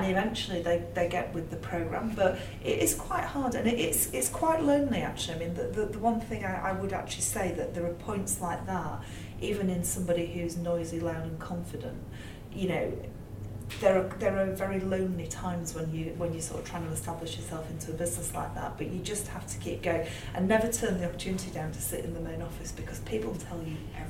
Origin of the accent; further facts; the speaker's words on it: Yorkshire and the Humber, United Kingdom; also born or lived in London; and I'd come up from London, and although I'm a Yorkshire girl.